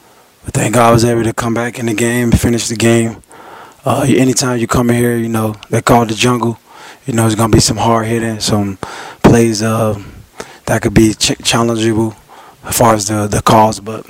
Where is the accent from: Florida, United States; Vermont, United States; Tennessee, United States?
Florida, United States; Miami; Well, I'm from Miami, Florida. I'm a kid who walked on to Central Michigan.